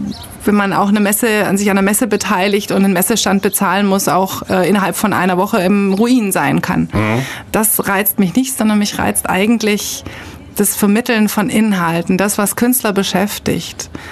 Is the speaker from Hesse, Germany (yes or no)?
yes; Frankfurt, Hesse, Germany; now in Ulm, Germany; bin ich kein eingeborener Schwabe, sondern komme eigentlich aus Frankfurt, habe dann Kunstgeschichte, Philosophie und Völkerkunde mit Schwerpunkt Afrikanistik und Altamerikanistik studiert in Mainz, Bonn, Madrid und Zürich.